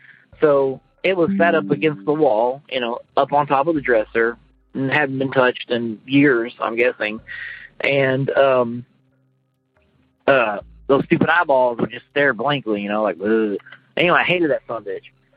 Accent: Kansas, United States; from Kansas.

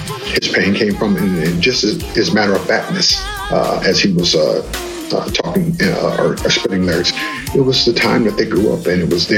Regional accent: Minneapolis, Minnesota, United States; So I grew up in North Minneapolis, grew up watching … them doing the Battle of the Bands in Phyllis Wheatley Park.

